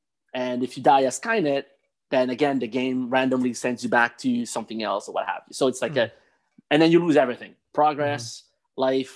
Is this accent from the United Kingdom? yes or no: no; Canada; Yeah, I'm Canadian